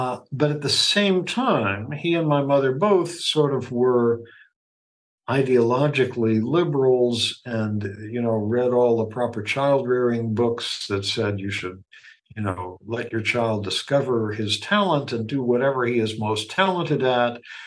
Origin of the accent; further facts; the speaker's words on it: United States; I grew up in the United States. I had a very comfortable life.